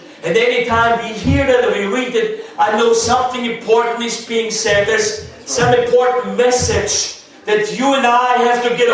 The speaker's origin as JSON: {"language": "English", "country": "Austria", "tie": "born or raised there", "second_language": "English", "moved": "yes", "said": "See, when I grew up in Austria, I don't remember any of my friends' families, the parents not being divorced."}